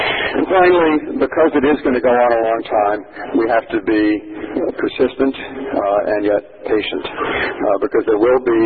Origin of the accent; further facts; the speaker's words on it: Boston, Massachusetts, United States; First, I am a Red Sox fan. I grew up in Boston.